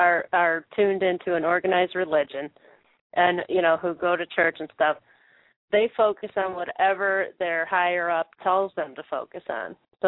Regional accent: United States; But they didn't hate me just for being American over there.

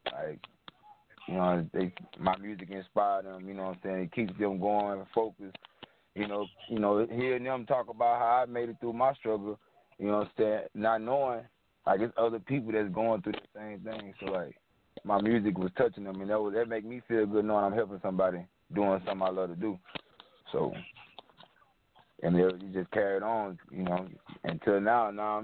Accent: Ruston, Louisiana, United States; Well, by the way, like you say, I'm from Ruston, Louisiana.

